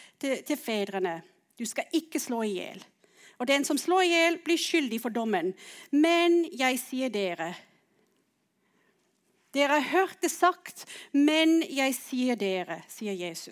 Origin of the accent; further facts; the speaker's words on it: South Africa; now in Søgne, Norway; For dere som ikke kjenner meg, så kommer jeg fra Sør-Afrika. Født og vokst opp der, har bodd i Norge siden, cirka, hvor lenge har jeg bodd her nå? 10-13 år, noe sånt.